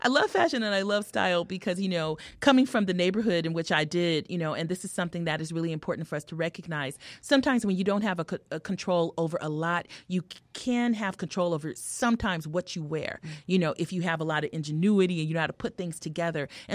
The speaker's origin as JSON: {"language": "English", "region": "California", "country": "United States", "said": "because I'm a Californian."}